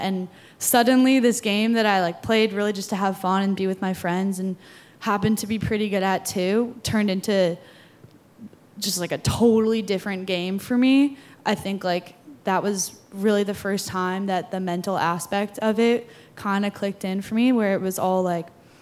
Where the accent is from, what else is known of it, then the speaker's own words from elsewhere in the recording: Chicago, Illinois, United States; I mean, I'm from Chicago, and lacrosse like isn't super popular in the Midwest.